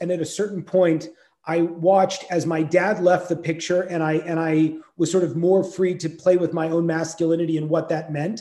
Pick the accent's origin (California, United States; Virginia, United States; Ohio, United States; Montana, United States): California, United States; I joke around the fact that I'm from the Bay Area. I grew up